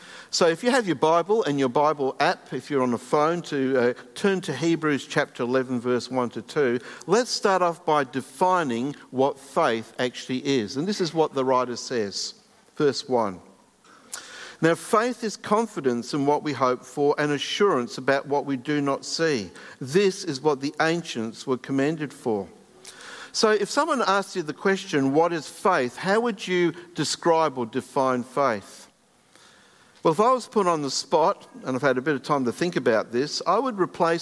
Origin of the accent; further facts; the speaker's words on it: England, United Kingdom; you might be surprised as an Englishman that I would say this